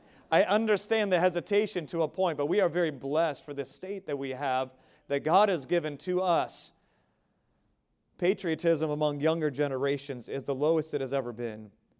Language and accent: English; United States; Many would say this as an American, and we are accused of this, rightfully so, that I'm proud to be American.